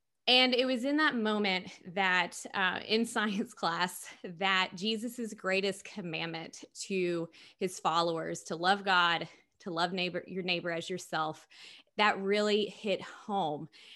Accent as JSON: {"language": "English", "region": "Tennessee", "country": "United States", "tie": "born or raised there", "said": "But as I said, yeah, growing up in East Tennessee, my father, he was a hunter"}